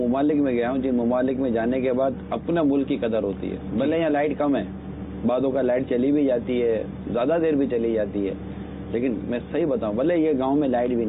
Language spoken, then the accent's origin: Urdu; Pakistan; میں میرے ملک میں رہتا ہوں, میں پاکستانی ہوں